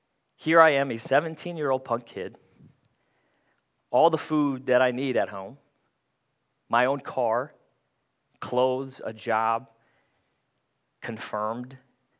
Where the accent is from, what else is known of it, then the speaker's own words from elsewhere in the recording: Philippines; I was looking for a community to take me in as a Filipino kid with a Spanish name.